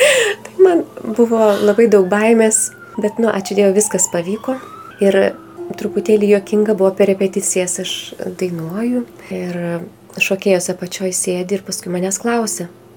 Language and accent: Lithuanian; Alytus, Alytus County, Lithuania; accent: Dzūkian; Nors aš laikau save dzūkę, kadangi gimiau, augau Alytuje ir tą tarmę girdėjau